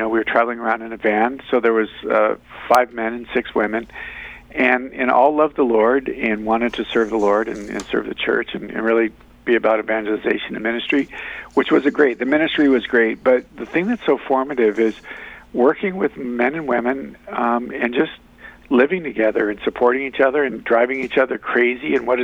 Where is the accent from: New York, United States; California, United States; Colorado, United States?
Colorado, United States; I'm born and raised in Colorado, and I was attending a school out there